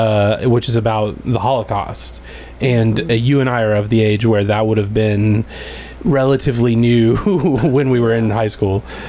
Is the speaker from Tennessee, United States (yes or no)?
yes; Tullahoma, Tennessee, United States; I grew up in Tullahoma, and Tullahoma only has the one little library.